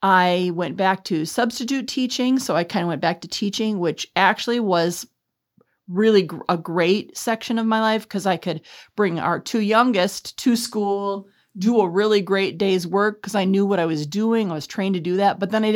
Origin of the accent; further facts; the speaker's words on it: Minneapolis, Minnesota, United States; Well, I grew up in South Minneapolis to two parents who lived together their entire marriage.